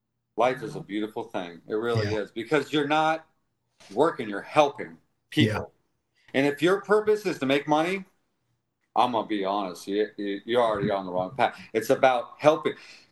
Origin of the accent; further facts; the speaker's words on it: Windermere, Florida, United States; also born or lived in Winter Garden / West Orange; I went to Lakeview, and then I went to Windermere Elementary, and so I grew up in Windermere, Winter Garden area.